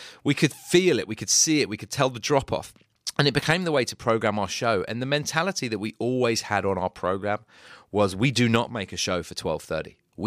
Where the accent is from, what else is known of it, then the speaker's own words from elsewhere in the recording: United Kingdom; We're very British.